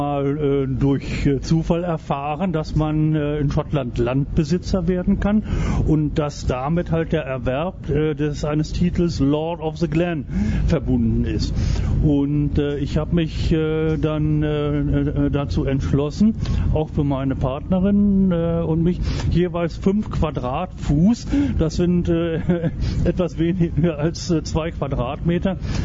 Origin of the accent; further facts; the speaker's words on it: Düsseldorf, North Rhine-Westphalia, Germany; Und ich kann als Düsseldorfer mit meinem Auto nach Kranenburg an der niederländischen Grenze fahren.